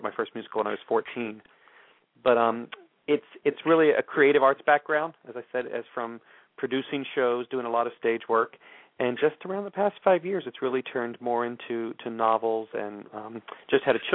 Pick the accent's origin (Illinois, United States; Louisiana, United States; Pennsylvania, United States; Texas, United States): Texas, United States; I grew up Southern Baptist in Texas, and that was one of my favorite hymns when I was growing up in church.